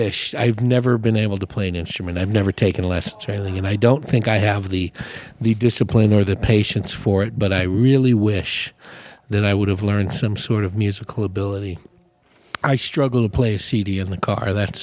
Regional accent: Hayward, California, United States; I grew up in Hayward, just south of Oakland.

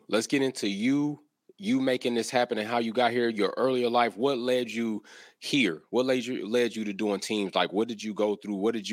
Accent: Texas, United States; Seeing you all there do those things was an awesome thing to me as a Texan, like, for real.

